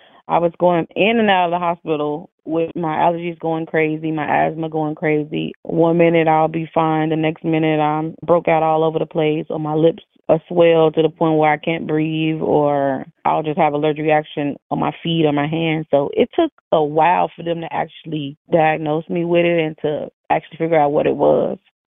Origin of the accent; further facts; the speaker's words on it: Chicago, Illinois, United States; I'm 34. I'm from Chicago, Illinois.